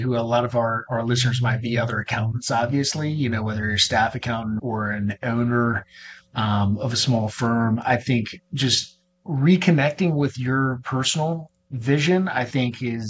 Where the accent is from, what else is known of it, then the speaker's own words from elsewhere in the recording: Jacksonville, Florida, United States; I grew up in Jacksonville, Florida by the beach. And so this, like, you know, I was landlocked in Atlanta.